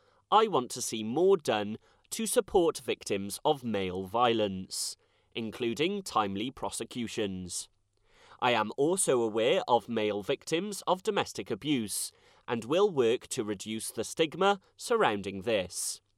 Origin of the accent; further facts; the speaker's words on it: West Midlands, United Kingdom; born there; I was born in Shropshire and have been a Shropshire councillor since 2017.